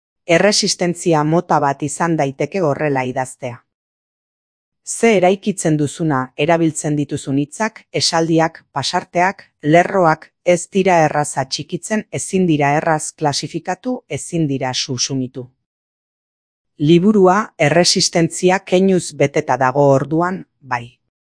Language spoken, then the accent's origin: Basque; Lasarte-Oria, Basque Country, Spain; nire haurtzarotik etortzen ziren irudi batzuk, Lasarteko urte batzuk, hemen oraindik udalik ez zegoenekoak.